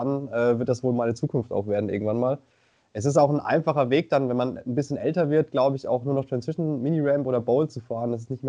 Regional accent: Ansbach, Bavaria, Germany; Also ich komme ursprünglich aus Ansbach, nicht die Stadt, sondern das Dorf. 400-Mann-Dorf, das ist bei Lohr am Main.

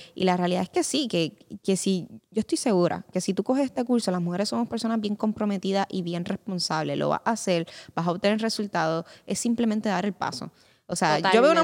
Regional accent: Spain; yo por lo menos vengo de una, me crié en España

